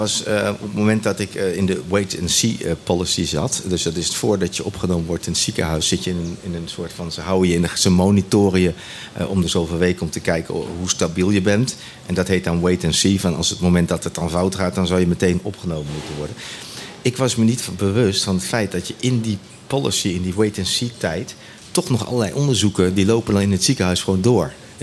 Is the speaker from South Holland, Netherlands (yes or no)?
no; Nijmegen, Gelderland, Netherlands; ik kom uit Nijmegen.